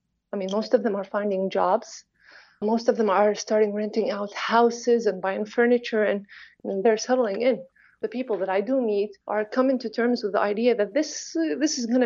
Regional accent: Baghdad, Baghdad Governorate, Iraq; now in United States; I was born in Baghdad and raised in Baghdad.

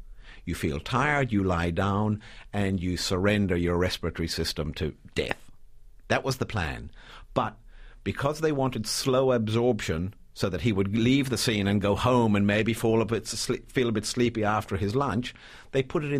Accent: Ireland; now in Australia; So you're talking to an Irishman here. I live in Australia, but I'm from Ireland. I grew up on the border as a child.

